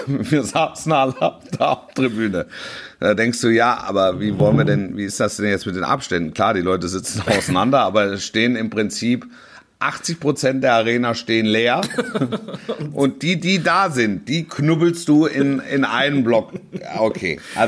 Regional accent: Hesse, Germany; born there; als gebürtiger Hesse

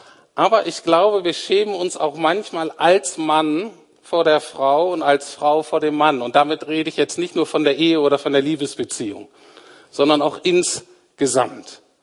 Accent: Germany; Da sind wir Deutsche ja ganz weit vorne.

